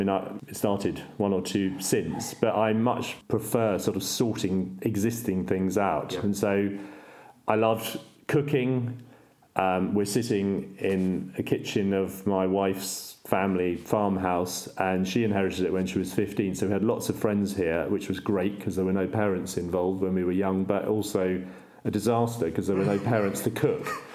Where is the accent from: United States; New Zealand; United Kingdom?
United Kingdom; East of England; I grew up in East Anglia and I knew everybody.